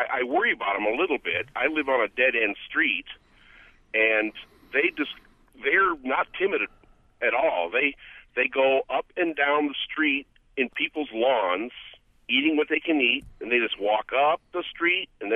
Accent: Louisiana, United States; I'm from Louisiana originally, and we call them mosquito hawks down there.

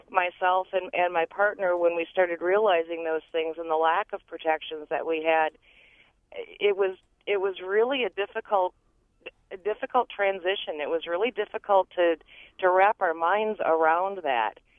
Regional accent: La Crosse, Wisconsin, United States; moved away as an adult; my partner and I grew up in La Crosse, but have been away since my mid-20s. My partner and I recently moved back to La Crosse

